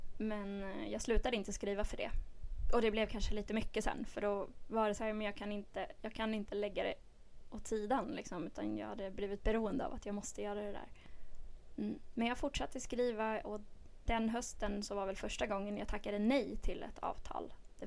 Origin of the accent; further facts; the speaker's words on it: Västerås, Västmanland County, Sweden; now in Kalmar, Sweden; Jag är själv uppvuxen i Västerås. Så det är inte så långt härifrån.